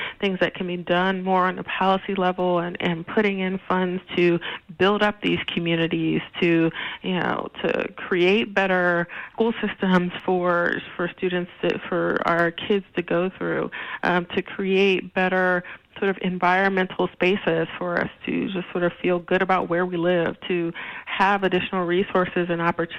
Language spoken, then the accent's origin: English; Philadelphia, Pennsylvania, United States; also born or lived in Michigan; Well, I was born in Michigan, but family moved to Philadelphia after, plants closing and difficulty with the jobs or whatever. So I mostly grew up in Philadelphia